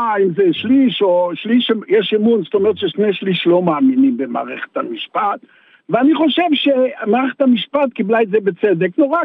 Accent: Nir Yisrael, Southern District, Israel; מושב ניר ישראל.

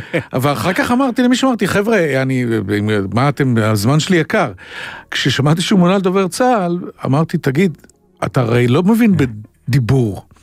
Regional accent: Holon, Tel Aviv District, Israel; אנחנו עירוניים, אני מחולון בכלל.

